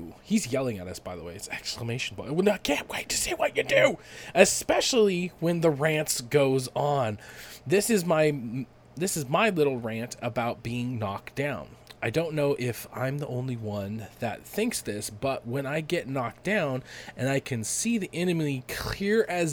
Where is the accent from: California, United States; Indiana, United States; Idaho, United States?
Idaho, United States; Boise; I'm from Boise, Idaho.